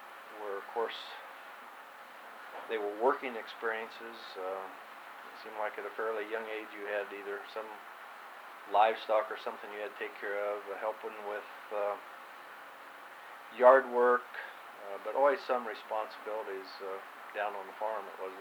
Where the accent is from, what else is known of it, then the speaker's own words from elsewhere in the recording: Kingman, Kansas, United States; I was born in Kingman, Kansas, which is about south central part of the state. And that was back in January of 1941. I attended a small two-room rural school